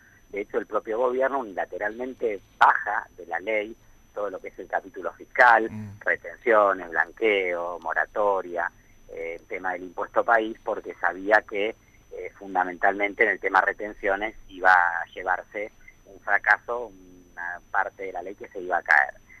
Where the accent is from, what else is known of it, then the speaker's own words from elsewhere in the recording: Santa Fe, Argentina; yo vengo de Santa Fe